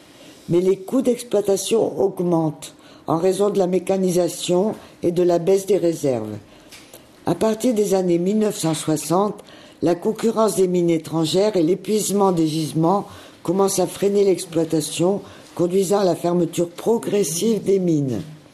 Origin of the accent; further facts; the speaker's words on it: Hauts-de-France, France; moi, je suis issue de la région du Nord.